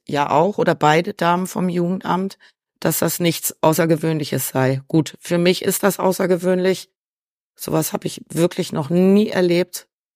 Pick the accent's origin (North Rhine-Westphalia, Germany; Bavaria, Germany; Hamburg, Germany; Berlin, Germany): Hamburg, Germany; Nein, ich komme aus Hamburg.